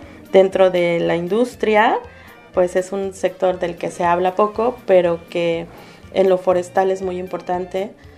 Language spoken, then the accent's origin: Spanish; Tamaulipas, Mexico; Otro no maderable que es muy importante para los tamaulipecos, pues son las chochas, porque todos desayunamos chochas.